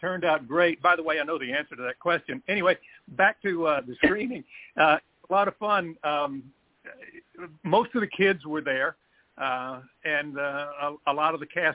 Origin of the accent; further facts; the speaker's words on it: Virginia, United States; I was growing up in Virginia